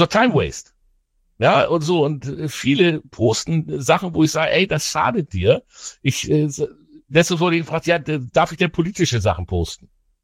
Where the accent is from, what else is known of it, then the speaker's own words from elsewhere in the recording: Bremen, Germany; So, jetzt komme ich aus Bremen, ja.